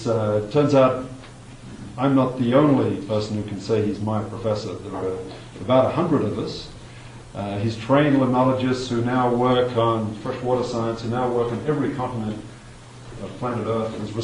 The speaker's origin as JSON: {"language": "English", "region": "Auckland", "country": "New Zealand", "tie": "born or raised there", "said": "I grew up in Auckland"}